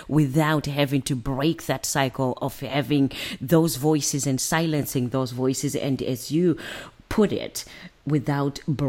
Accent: Zimbabwe; I grew up in Zimbabwe, in Africa.

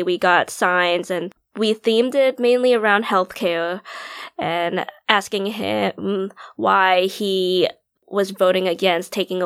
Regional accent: Rhode Island, United States; now in Indiana, United States; I came from Rhode Island. I was born in Rhode Island, and there were definitely a lot more diverse perspectives and people of color where I grew up.

